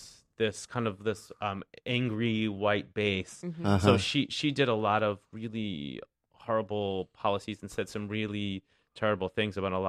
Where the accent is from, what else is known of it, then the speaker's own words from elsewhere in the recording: East Coast, United States; Yeah, I grew up on the East Coast